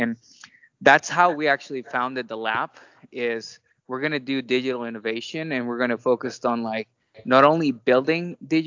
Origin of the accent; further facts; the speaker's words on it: Costa Rica; English is a second language; I'm born and raised in Costa Rica.